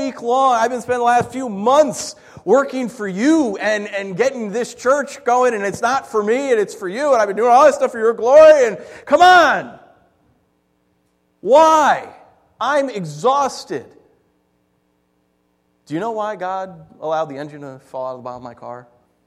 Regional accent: New York, United States; a dear friend of mine in the church I grew up in back in New York.

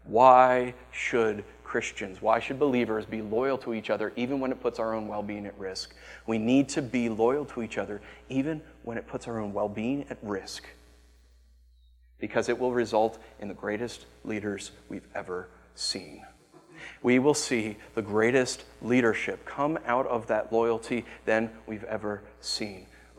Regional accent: United States; You look at the church I grew up in America, everything was consumer driven.

